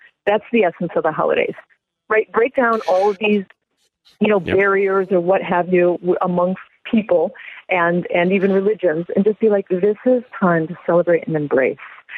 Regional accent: Glenview, Illinois, United States; I'm from Glenview. I just happen to have a lot of clientele in there.

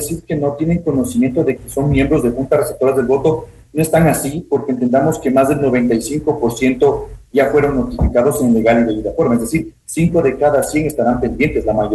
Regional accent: Ecuador; es nuestra obligación como ecuatorianos

